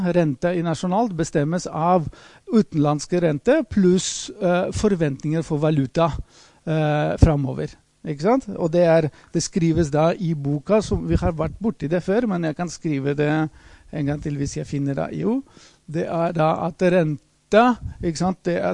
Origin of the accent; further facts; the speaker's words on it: Greece; er faktisk det man ser i mitt hjemland nå i dag. Da hvor de har restriksjoner på det vi kaller da, kapitalbevegelser. Og så, Hellas altså.